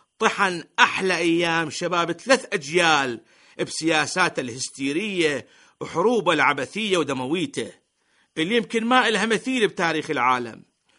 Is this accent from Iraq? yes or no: yes; Iraq; وبالمقابل عندنا بالعراق مشاريع